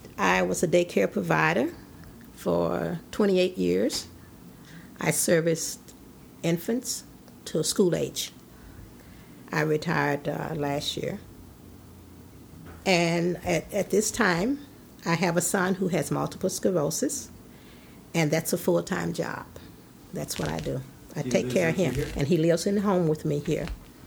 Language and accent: English; Minneapolis, Minnesota, United States; also born or lived in Memphis, Tennessee; I was born in Memphis, Tennessee. My mom moved here when I was age of 14. So I pretty much grew up in North Minneapolis.